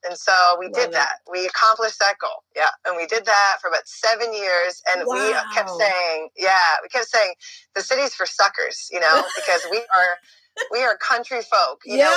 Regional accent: Massachusetts, United States; Well, you know, you and I know you grew up on the Cape and I grew up here in Western Mass.

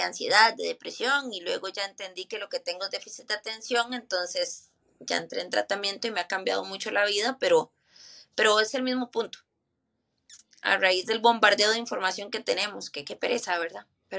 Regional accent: Tres Ríos, Cartago, Costa Rica; Yo soy de Costa Rica, oriunda, ¿verdad? Nativa de Costa Rica. Oriunda de la provincia de Cartago, el distrito de Tres Ríos directamente. A los de Tres Ríos nos molestan porque siempre decimos que somos una provincia.

